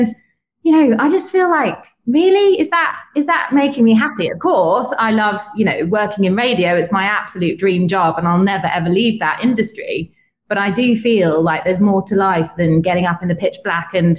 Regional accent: Weybridge, South East England, United Kingdom; now in Ibiza, Spain; A tiny little village called Weybridge in Surrey that probably no one's ever heard of. That's where I grew up, next to Brooklyn's racetrack, and I went to college there as well.

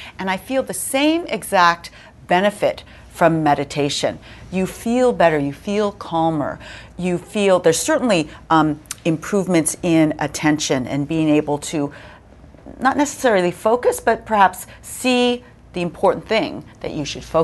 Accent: California, United States

